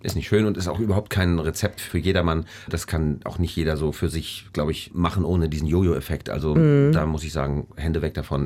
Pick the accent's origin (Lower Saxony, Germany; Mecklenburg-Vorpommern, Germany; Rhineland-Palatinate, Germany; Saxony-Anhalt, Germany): Mecklenburg-Vorpommern, Germany; Rostock; Ich habe es als Kind erlebt, aber auf eine ganz, ganz seltsame Art und Weise bei uns in Rostock.